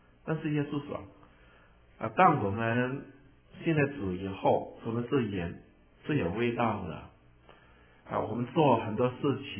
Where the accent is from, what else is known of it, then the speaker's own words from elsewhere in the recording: China; 我们中国人的字很会用的